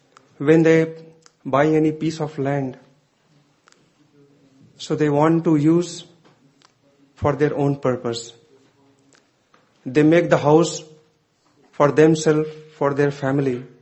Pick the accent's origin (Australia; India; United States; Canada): India; English is a second language; Being an Indian, it is a ecstatic experience to experience Navadvip Dham out of India.